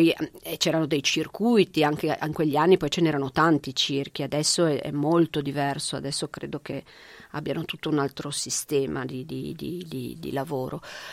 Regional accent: Genoa, Liguria, Italy; born there; io appunto a Genova, io nata a Genova

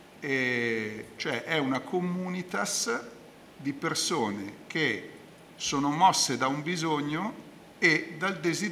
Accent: Tunisia; Italian is a second language; perché il mio italiano, essendo io tunisino, non è che sia proprio brillantissimo, no?

